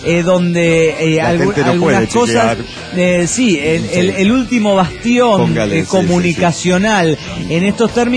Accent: Coatzacoalcos, Veracruz, Mexico; de Cotzacoacos.

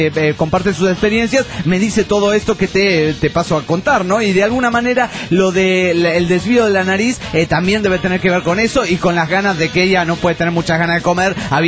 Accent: Colombia; yo soy de Colombia

